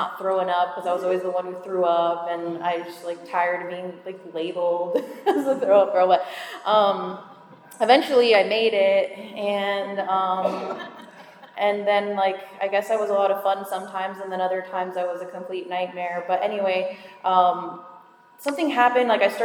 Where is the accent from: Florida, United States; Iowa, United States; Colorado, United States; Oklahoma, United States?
Florida, United States; Miami; All right, also talking about where I came from. So I'm from Miami.